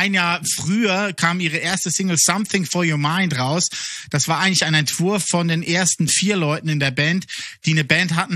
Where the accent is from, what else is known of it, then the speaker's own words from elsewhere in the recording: Switzerland; accent: Swiss German; first language Swiss German; German is a second language; Ich spreche am liebsten Schweizerdeutsch. Ist halt meine Muttersprache, dann doch. Mhm. Und Deutsch ist halt immer noch eine Fremdsprache.